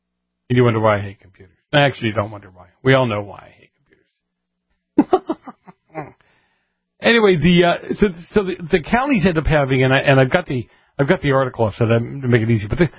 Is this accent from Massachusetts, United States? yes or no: yes; Massachusetts, United States; in my home state, in my old stomping grounds, Dunkin' Donuts has just gone out of their minds. I mean, isn't New England, isn't Boston, isn't Massachusetts supposed to be like the patriot place in the country?